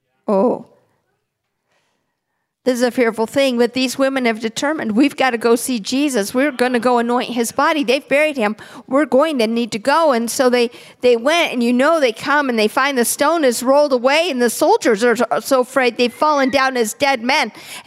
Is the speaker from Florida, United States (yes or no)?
yes; Florida, United States; Where are you from? I said, from Florida.